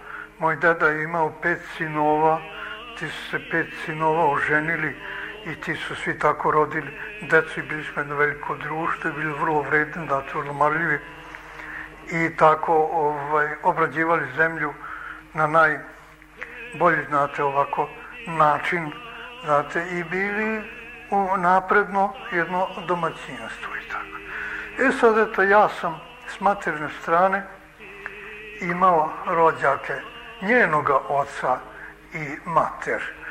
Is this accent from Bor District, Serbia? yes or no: no; Vojvodina, Serbia; born there; Ja sam rođen u Bačkoj, znači, Bačka je za mene najlepša zemlja na svetu. To je ravnica, znate, vrlo plodna. I onda to je ovako severni deo našega srpskoga naroda, znate.